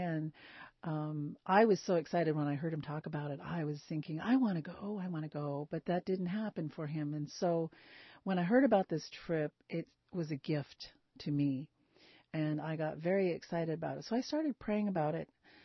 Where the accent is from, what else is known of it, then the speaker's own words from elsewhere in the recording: Petersburg, Alaska, United States; also born or lived in Kake; I was born in Cake, and I was raised in Petersburg.